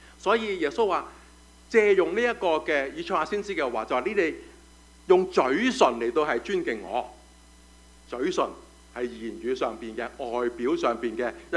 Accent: China; 我们中国人有中国的传统、啊、这个就是我们中国人身份的一个的标记来的

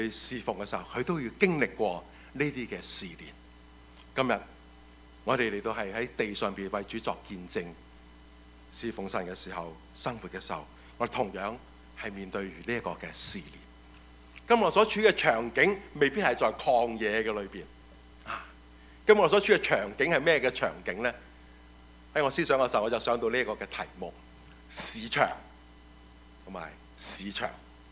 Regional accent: China; 我们中国人说一元复始就万象更新，是不是？

